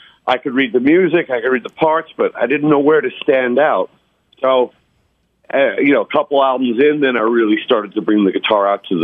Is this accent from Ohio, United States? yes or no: no; Long Island, New York, United States; You know, we're all from Long Island, New York.